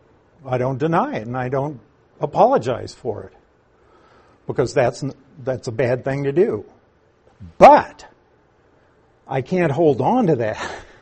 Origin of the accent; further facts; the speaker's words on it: Nebraska, United States; I'm from Nebraska. We used to go down to western Nebraska on our way to Colorado, and there were some rest stops along the interstate.